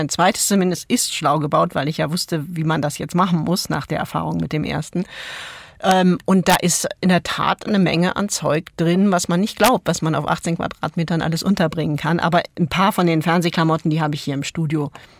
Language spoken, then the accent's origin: German; Cologne, North Rhine-Westphalia, Germany; Und als Kölnerin sage ich dazu Kölle Alarv.